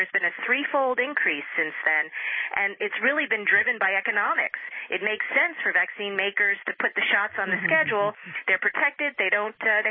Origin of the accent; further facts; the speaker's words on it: New Jersey, United States; which is mandated in my home state of New Jersey